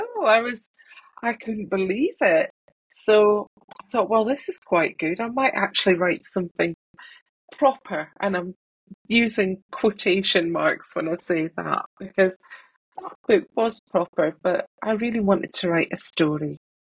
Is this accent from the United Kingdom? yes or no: yes; Scotland, United Kingdom; now in England; I'm from Scotland, but I do live in England with my husband